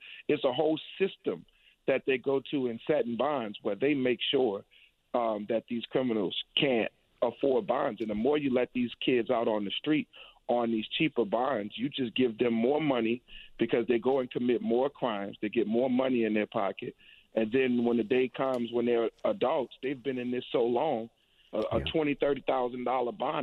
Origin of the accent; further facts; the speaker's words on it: New Orleans, Louisiana, United States; now in St. Bernard Parish, United States; I grew up on Ursuline, which is right off of Broad, between Broad and Claiborne, closer to Broad.